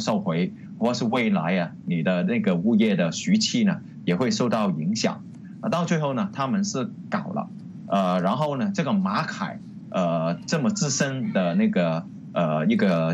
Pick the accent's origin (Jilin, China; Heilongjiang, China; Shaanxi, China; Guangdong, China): Guangdong, China; accent: Cantonese; 我们广东话说这包袱的话给你7天时间啊